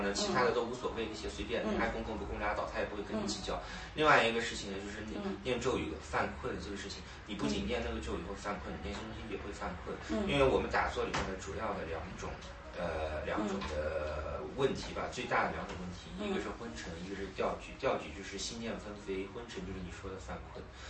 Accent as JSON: {"language": "Chinese", "country": "United States", "tie": "born or raised there", "said": "我是从小在国外长大的，我是在美国，我五年级就出国，我是天主教的"}